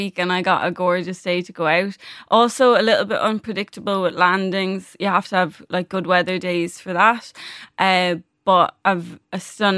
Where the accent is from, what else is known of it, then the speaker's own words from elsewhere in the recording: Wexford, Leinster, Ireland; I'm a bit biased because I'm from Wexford